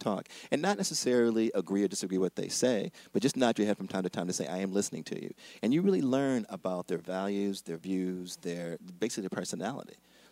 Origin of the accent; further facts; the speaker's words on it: Springfield, Massachusetts, United States; So I told her I was from Springfield, Massachusetts. No one famous ever came from Springfield, Massachusetts.